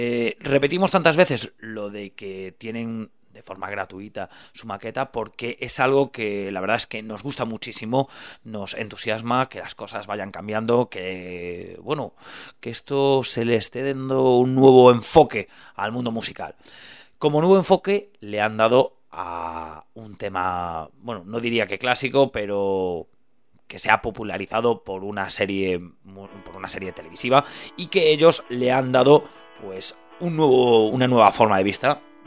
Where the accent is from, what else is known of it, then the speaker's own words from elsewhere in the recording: A Coruña, Galicia, Spain; dejamos Valencia para venirse a mi tierra y en concreto a mi ciudad, a Coruña